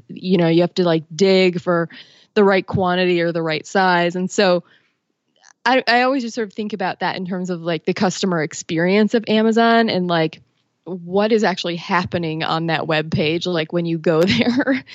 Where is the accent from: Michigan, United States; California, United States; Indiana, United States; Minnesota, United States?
Minnesota, United States; Minneapolis; because I grew up in Minneapolis.